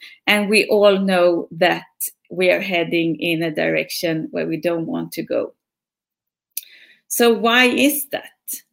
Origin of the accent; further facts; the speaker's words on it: Stockholm, Stockholm County, Sweden; I am from Stockholm, Sweden.